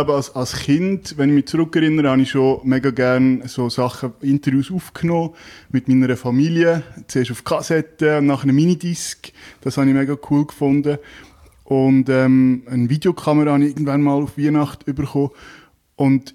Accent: Zug, Switzerland; Ich bin ursprünglich aus Zug, im Zug aufgewachsen.

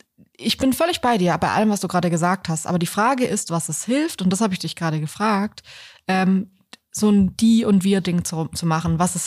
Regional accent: Hesse, Germany; wir kommen ja eigentlich aus Hessen.

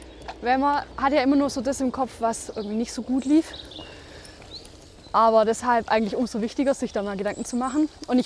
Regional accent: Breitenholz, Baden-Württemberg, Germany; ich werde dieses Jahr noch 30. ich komme aus Breitenholz, ein kleiner Ort zwischen Herrenberg und Tübingen.

